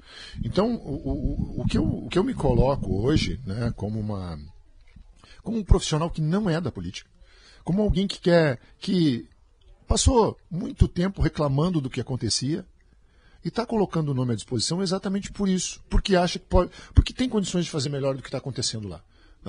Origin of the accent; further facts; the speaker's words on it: Montenegro, Rio Grande do Sul, Brazil; eu nasci em Montenegro, vivo em Montenegro, né, tenho minha família toda em Montenegro. Mas a minha família atual eu importei de São Lourenço do Sul.